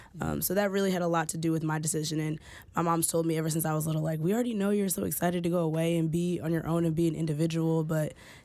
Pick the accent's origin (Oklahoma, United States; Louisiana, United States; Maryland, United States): Maryland, United States; Baltimore; also born or lived in Princeton, New Jersey / Wisconsin / Toronto; So I'm a senior public relations major from Baltimore, Maryland, by way of Princeton, New Jersey. I was born in Baltimore. I've lived in New Jersey, Wisconsin, Toronto, all over.